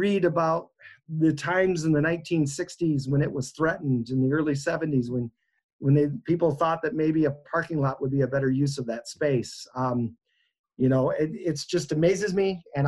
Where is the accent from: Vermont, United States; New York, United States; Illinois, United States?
New York, United States; now in Sioux Falls, United States; I didn't grow up here in Sioux Falls either. I grew up in Western New York and came out here to go to college at Augie